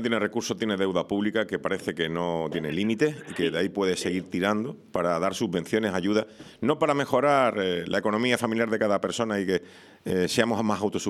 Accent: Spain; como somos españoles

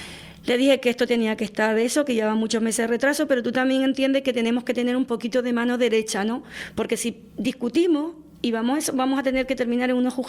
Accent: Canary Islands, Spain; siempre quien al final sale perjudicado somos los canarios, como siempre.

